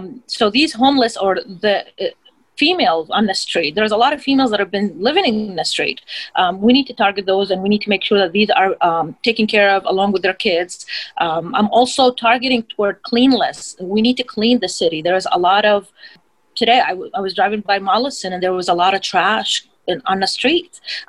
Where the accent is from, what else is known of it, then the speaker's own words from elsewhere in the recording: Iraq; moved away; I grew up in a war zone. I grew up in Iraq where we had to, our priority was food and shelter.